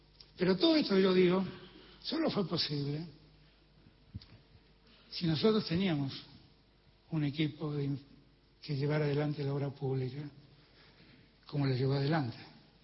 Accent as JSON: {"language": "Spanish", "country": "Argentina", "said": "Eso somos los argentinos y las argentinas."}